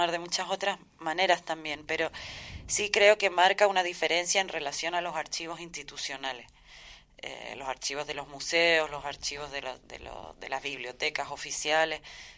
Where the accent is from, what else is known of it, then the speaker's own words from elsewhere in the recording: Chile; now in Spain; como las dos somos de Chile, se trata un poco de eso